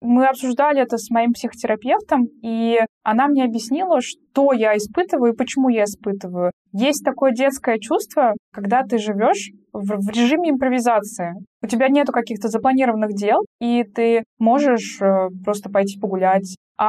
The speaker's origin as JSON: {"language": "Russian", "region": "Tatarstan", "country": "Russia", "tie": "born or raised there", "also_born_or_lived": "Bashkortostan", "said": "я уже жила в Испании, я по-испански более-менее разговариваю, и мне языки, в принципе, легко даются. В Турции мне было легко в том числе, потому что я из Татарстана."}